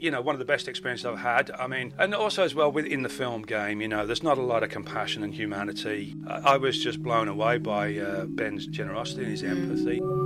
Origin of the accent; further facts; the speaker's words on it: West Midlands, United Kingdom; growing up in the West Midlands in the 70s and 80s